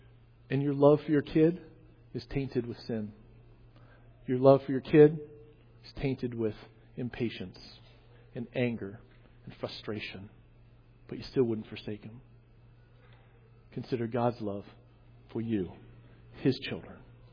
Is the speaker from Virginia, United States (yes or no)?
yes; Virginia, United States; I grew up in Virginia.